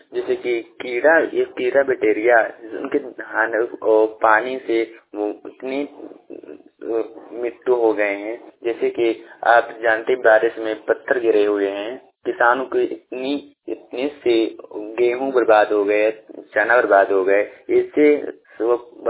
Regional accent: Uttar Pradesh, India; मैं चित्रकूट मोबाइलवानी से हूँ, तो चित्रकूट जिले से हूँ।

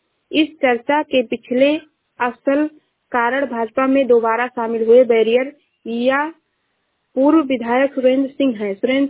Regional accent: Uttar Pradesh, India; मैं जिला श्रावस्ती से हूँ।

